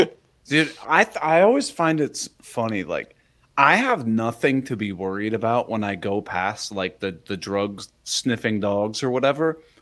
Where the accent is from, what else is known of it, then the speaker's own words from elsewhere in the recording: Ohio, United States; accent: Ohio; No, I probably just, it's my Ohio accent.